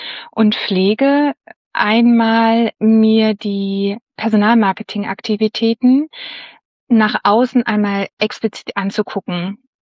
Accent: Berlin, Germany; auch als Berlinerin für die Charité zu arbeiten

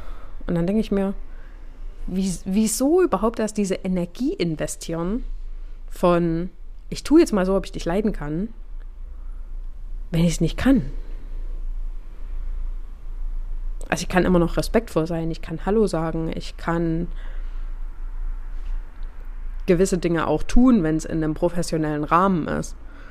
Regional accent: Germany; ich bin aus Deutschland

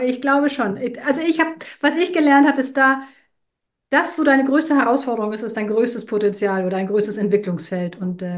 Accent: Northern Germany, Germany; ich als Norddeutsche doch ein wenig kühl bin

